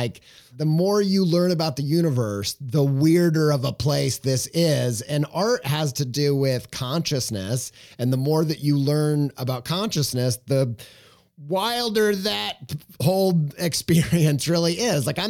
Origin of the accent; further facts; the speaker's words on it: Indiana, United States; I'm from Southern Indiana, okay? I don't know how to say that properly